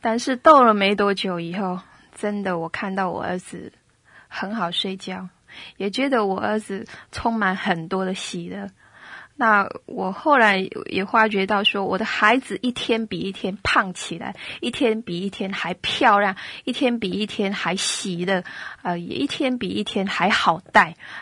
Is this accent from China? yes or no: no; Taiwan; 那我们台湾人那可能来拜你耶稣的东西，所以格格不入。